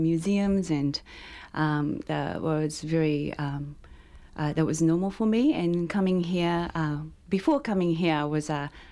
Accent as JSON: {"language": "English", "region": "Tokyo", "country": "Japan", "tie": "born or raised there", "second_language": "English", "moved": "as an adult", "said": "I was born in Tokyo and raised there and spent there until early 20s."}